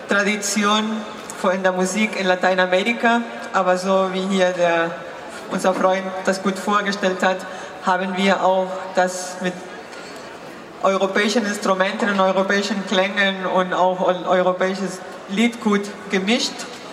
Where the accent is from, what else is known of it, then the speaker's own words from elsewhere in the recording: Saarbrücken, Saarland, Germany; Wir kommen aus Saarbrücken.